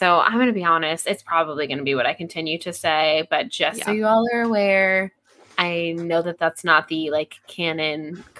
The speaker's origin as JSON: {"language": "English", "country": "United States", "said": "we are two American girly pops, and it's been a real couple crazy weeks in our country."}